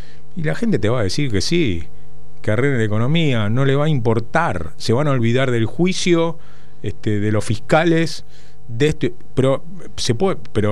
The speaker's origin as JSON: {"language": "Spanish", "country": "Argentina", "said": "Los argentinos solo votamos pensando en el bolsillo."}